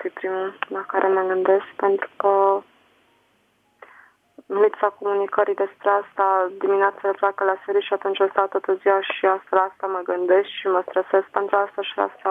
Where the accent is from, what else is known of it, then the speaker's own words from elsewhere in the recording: Transylvania, Romania; Nu, din păcate sunt din Ardeal.